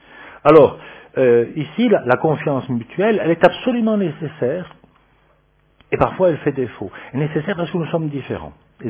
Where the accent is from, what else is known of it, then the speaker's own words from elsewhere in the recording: France; Dans la société civile, moi bon, je suis français